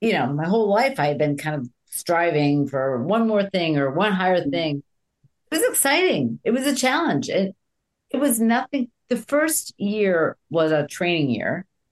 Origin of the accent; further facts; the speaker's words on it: New York, United States; also born or lived in Upper Peninsula of Michigan; Grew up in upstate New York with my family, brothers, three brothers.